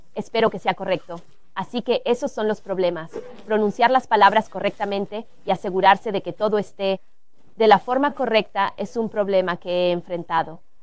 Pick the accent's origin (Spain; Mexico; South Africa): South Africa; now in United States; vengo de Sudáfrica. Me mudé a Estados Unidos en 2007.